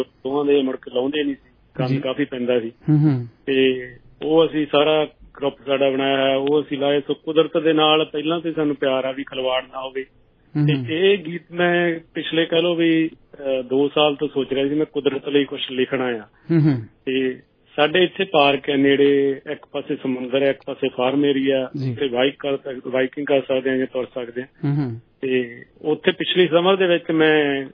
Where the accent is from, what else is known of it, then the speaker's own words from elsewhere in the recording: Bhammipura, Punjab, India; now in Surrey, Canada; ਮੇਰਾ ਪਿੰਡ ਹੈਗਾ ਭੰਮੀਪੁਰਾ ਇਹ ਜਗਰਾਉਂ ਦੇ ਕੋਲੇ ਪੈਂਦਾ ਲੁਧਿਆਣੇ ਜ਼ਿਲ੍ਹੇ ਦੇ ਵਿਚ